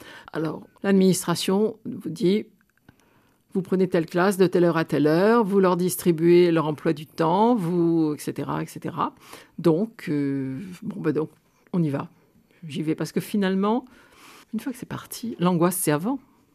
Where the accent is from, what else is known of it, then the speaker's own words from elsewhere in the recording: Rouez, Pays de la Loire, France; comme je suis de Rouez, j'ai repéré que dans la classe, il y avait des gens qui étaient les copains ou les copines de mes frères